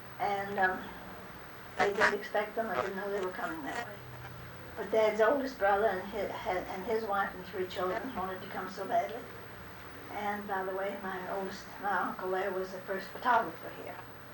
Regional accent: Miami, Florida, United States; born there; No, I was born in Miami.

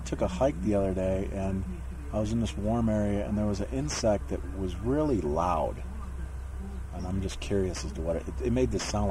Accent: Michigan, United States; now in Colorado, United States; No, I'm from Michigan, which also has those. I'm pretty used to them throughout my life.

